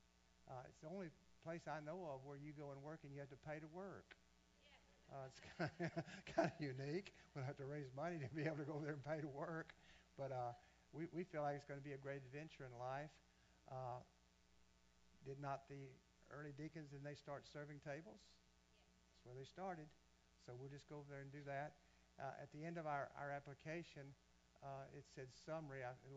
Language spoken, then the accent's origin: English; Port Arthur, Texas, United States; We grew up in Port Arthur, and we would make the trip up into East Texas.